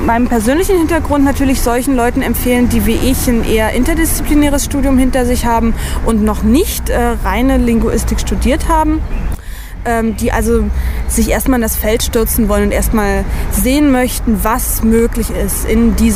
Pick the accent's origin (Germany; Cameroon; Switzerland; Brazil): Germany; Berlin; ich bin 24 Jahre alt und ich komme aus Berlin.